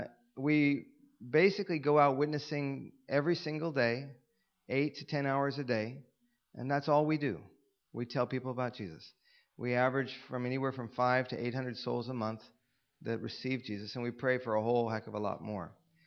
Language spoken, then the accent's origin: English; Los Angeles, California, United States; I was a TV actor in Hollywood. I come from Los Angeles, and I didn't believe in God at all. I was an atheist. My mother's Jewish.